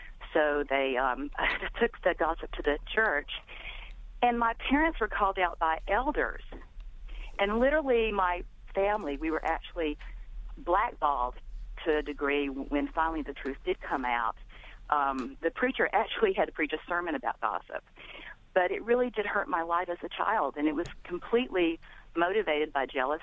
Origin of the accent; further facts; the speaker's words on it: Deep South, United States; I was calling in to just express, as a child growing up in the Deep South, my parents were like community organizers.